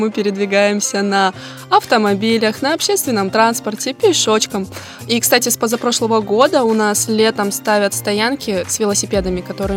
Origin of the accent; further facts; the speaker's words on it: Kazakhstan; Я говорю, я из Казахстана.